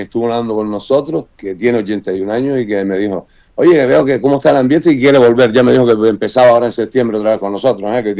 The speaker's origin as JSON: {"language": "Spanish", "region": "Canary Islands", "country": "Spain", "said": "Con mucho orgullo de decir que somos canarios, ¿no? A donde quiera que vayamos."}